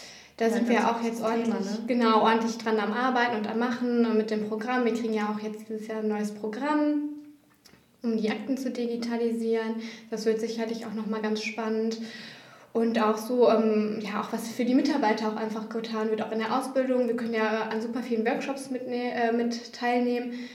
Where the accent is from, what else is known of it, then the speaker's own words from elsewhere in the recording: Attendorn, North Rhine-Westphalia, Germany; Und dann habe ich mal hier in Attendorn nachgefragt, weil ich auch gebürtig aus Attendorn komme.